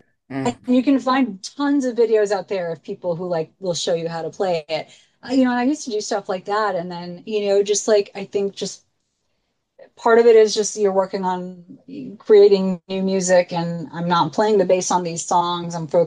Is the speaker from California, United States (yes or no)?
yes; San Francisco, California, United States; also born or lived in Washington, D.C. / Chicago; I was born in Washington, D.C., lived there till I was six, moved to Chicago, lived there till I was nine, moved to San Francisco, lived there until I went to college